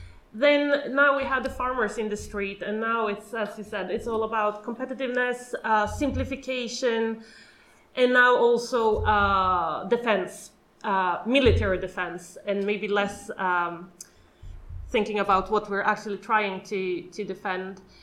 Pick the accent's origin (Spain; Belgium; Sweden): Sweden; I realized in my 20s that I'm actually from the Arctic, because we're within the Arctic Circle.